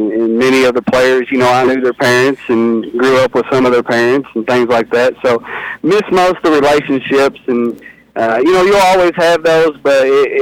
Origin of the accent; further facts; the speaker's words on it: United States; obviously, I was born and bred in McLean County